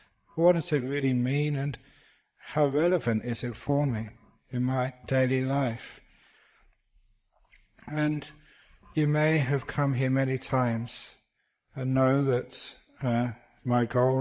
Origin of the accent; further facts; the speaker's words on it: London, United Kingdom; I often say I was actually grew up in the bush. Shepherd's Bush. The suburb of London, it's still the bush, we used to call it.